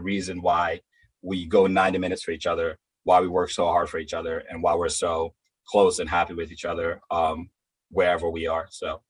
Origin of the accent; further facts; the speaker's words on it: Liberia; And then obviously, I'm from Liberia.